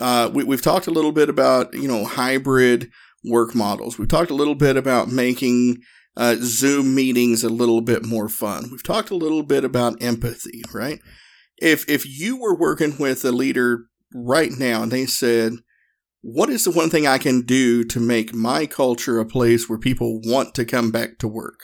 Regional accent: the South, United States; me and my training partner at the time, we're both from the South, and we had no clue what to expect.

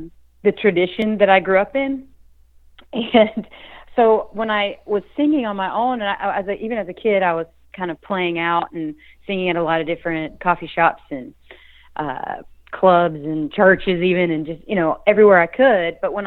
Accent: Georgia, United States; because I am from Georgia. I'm from South Georgia. My parents' families were farmers, very rural.

